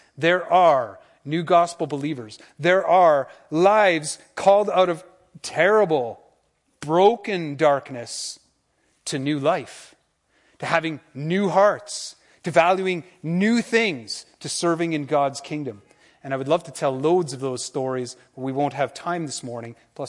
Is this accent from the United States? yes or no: no; Canada; I'm Canadian. Like, we don't do military stuff. And not only that, I'm also Irish.